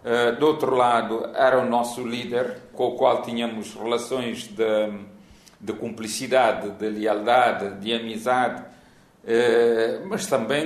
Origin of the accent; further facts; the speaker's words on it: Cape Verde; Não, olha que eu sou cabo-verdiano, não é?